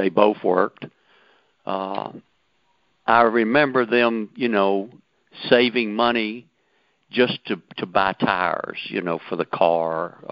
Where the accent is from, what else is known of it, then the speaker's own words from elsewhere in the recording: Mississippi, United States; I grew up in Mississippi.